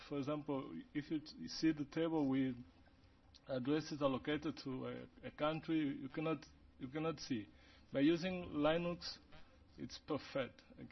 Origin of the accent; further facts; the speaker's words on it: Angola; English is a second language; from Angola Telecom, from Angola.